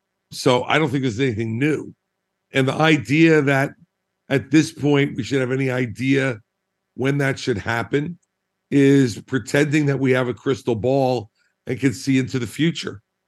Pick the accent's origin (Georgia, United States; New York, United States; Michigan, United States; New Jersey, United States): New Jersey, United States; I'm a Republican from New Jersey. Booing is not something that's foreign.